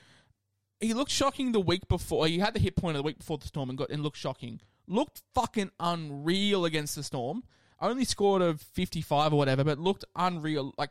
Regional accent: Queensland, Australia; as a Queenslander

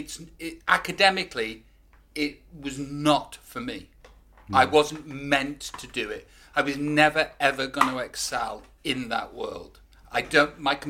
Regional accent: England, United Kingdom; Did you, as I know as an English person... That I used to watch American movies that were based in high schools and think, God, I'd love to go to high school like that.

